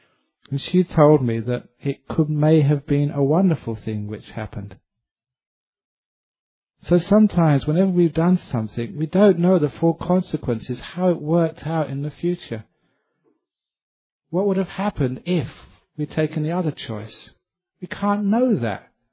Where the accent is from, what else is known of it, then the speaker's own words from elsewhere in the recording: England, United Kingdom; But when I was growing up in England, this young student came to our house.